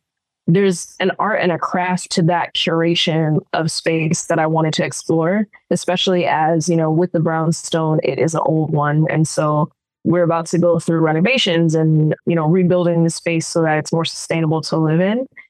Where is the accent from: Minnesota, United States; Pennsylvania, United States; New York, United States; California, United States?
New York, United States; Brooklyn; So I'm from Brooklyn, native New Yorker, don't plan on leaving.